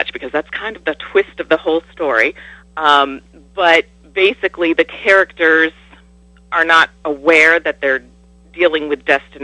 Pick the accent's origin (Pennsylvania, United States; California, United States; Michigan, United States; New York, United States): New York, United States; Niskayuna; now in Rotterdam, United States; I grew up in Niskayuna. I currently live in Rotterdam, so I'm a local.